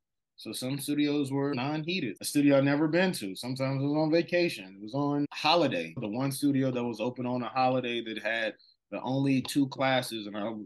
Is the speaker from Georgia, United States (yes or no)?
yes; Atlanta, Georgia, United States; Like, I'm from Atlanta. I'm from the South. We eat chicken. We throw down pork chops, all that stuff.